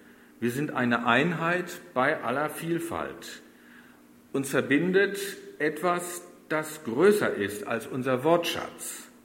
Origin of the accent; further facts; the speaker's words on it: Oldenburg, Lower Saxony, Germany; born there; meine Vatersprache ist Plattdeutsch. Meine Frau ist zwar in Oldenburg geboren, so wie ich